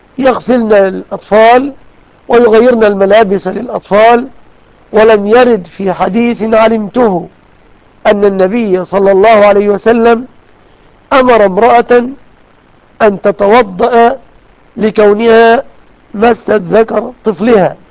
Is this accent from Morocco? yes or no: no; Egypt; فعل ذلك مضطر في بلادنا مصر